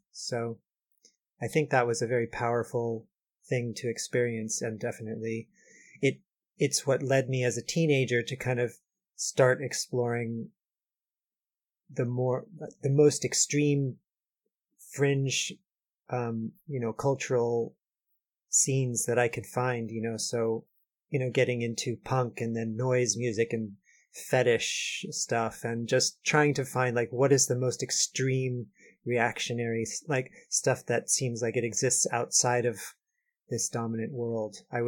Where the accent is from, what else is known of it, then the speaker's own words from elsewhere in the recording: Los Angeles, California, United States; I grew up in Los Angeles as an only child, and I think that and my mother was quite poor